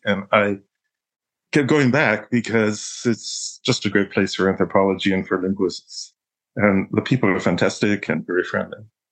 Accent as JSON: {"language": "English", "town": "Martinez", "region": "California", "country": "United States", "tie": "born or raised there", "said": "I grew up in Martinez, California. I went through the University of California system."}